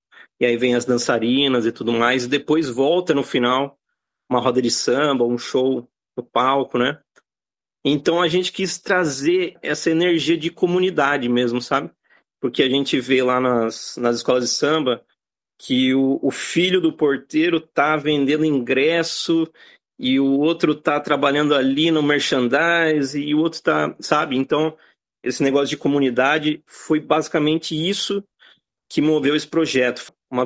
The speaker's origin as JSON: {"language": "Portuguese", "town": "Itapetininga", "region": "São Paulo", "country": "Brazil", "moved": "as an adult", "lives_now": "Australia", "said": "Olá, eu cheguei na Austrália em 2009. Eu sou de Itapetininga, no interior de São Paulo. Acabei de fazer 37 anos."}